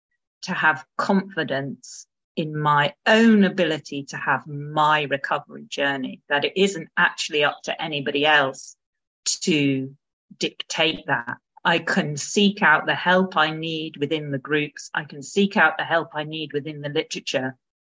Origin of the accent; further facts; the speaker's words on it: United Kingdom; as a British woman, I cannot imagine a professional doctor announcing that they were going to say a prayer over me.